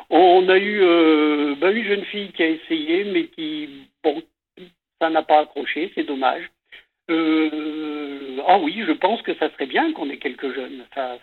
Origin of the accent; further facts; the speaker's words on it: Auvergne-Rhône-Alpes, France; moved away as an adult; also born or lived in Paris region; Ma femme et moi, on est des vieux dauphinois.